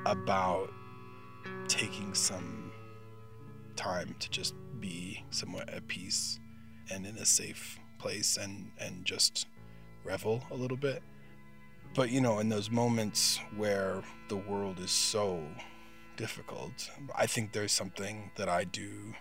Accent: Santa Maria, California, United States; I grew up in California, a little town called Santa Maria. That region still feels like home in a different way because I grew up there.

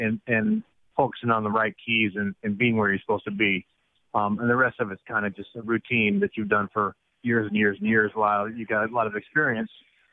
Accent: Des Moines, Iowa, United States; I'm from Des Moines.

